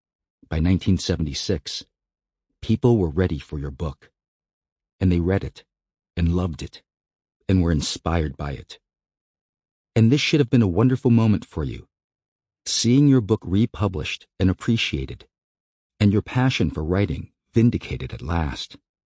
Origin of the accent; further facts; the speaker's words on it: New England, United States; I saw myself as mixed race, half or half Japanese instead, and I was growing up in New England, where there are relatively few Asians.